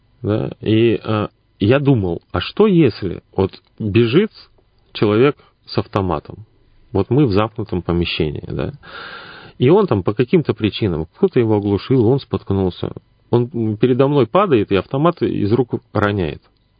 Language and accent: Russian; Siberia, Russia; мы как бы байкальские сибиряки, да, и прочее